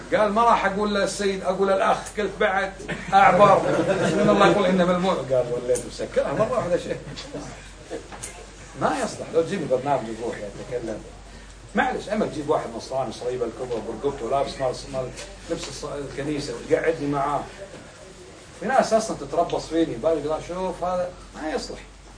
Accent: Kuwait; يعني أنا كويتي تقنعني بالتكفير وأنت جاي تصور مع أمير الكويت

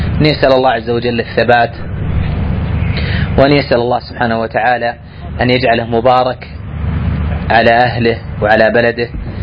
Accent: Najd, Saudi Arabia; مشهور طبعا حتى عندنا في السعودية

